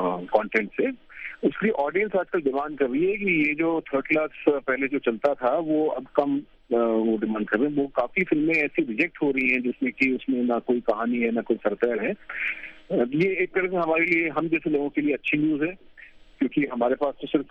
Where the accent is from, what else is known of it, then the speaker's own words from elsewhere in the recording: Delhi, India; تو میں ویسے اوریجنلی دلی سے ہوں